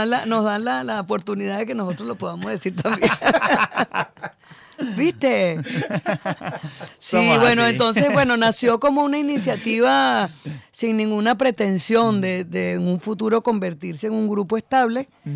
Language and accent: Spanish; Venezuela; Como venezolanos, entonces lo que escuchamos, lo queremos.